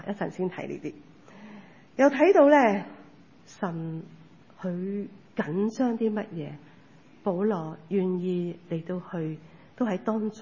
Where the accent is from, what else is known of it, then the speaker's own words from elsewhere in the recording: China; 即系去面对咧一啲嘅即系我哋中国人